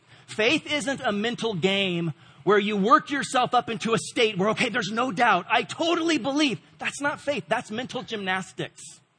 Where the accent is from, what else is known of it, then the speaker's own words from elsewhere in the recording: Washington, United States; I grew up on rivers in Washington State. We jumped off of bridges and boulders and cliffs.